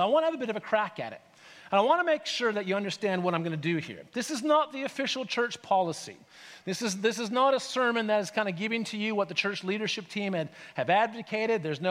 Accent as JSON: {"language": "English", "country": "Canada", "lives_now": "Australia", "said": "let me just acknowledge, I'm Canadian, so there's an irony in all of this, right?"}